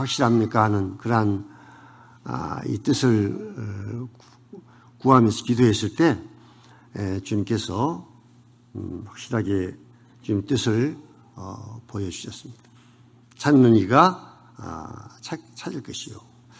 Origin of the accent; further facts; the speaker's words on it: Jindo, South Jeolla, South Korea; 제 고향이 진도이기 때문에